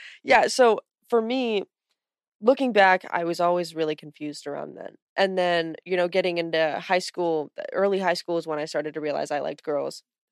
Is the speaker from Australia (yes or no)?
no; California, United States; It's like Sacramento, uh-huh. 30 minutes outside of Sacramento. It was like this conservative bubble.